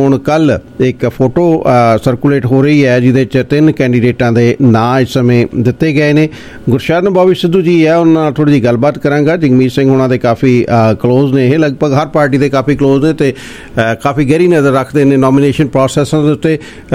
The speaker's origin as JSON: {"language": "Punjabi", "town": "Jhande", "region": "Punjab", "country": "India", "tie": "born or raised there", "said": "ਜਿਹੜੇ ਸਾਡੇ ਇਸ ਝਾਂਡੇ ਮੇਰਾ ਪਿੰਡ ਹੈ"}